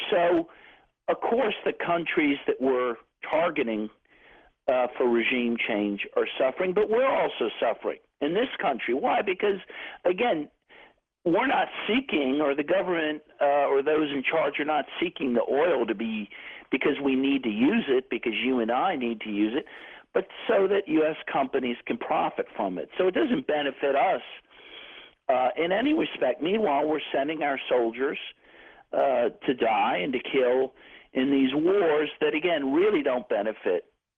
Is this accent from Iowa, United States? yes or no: no; Cincinnati, Ohio, United States; I grew up in Cincinnati, Ohio. I went to Catholic schools my whole life.